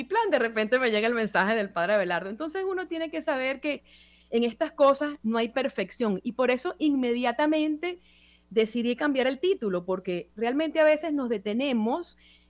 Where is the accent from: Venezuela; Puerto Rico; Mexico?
Venezuela; desde aquí, desde esta esquina, como venezolana, he aprendido muchísimo.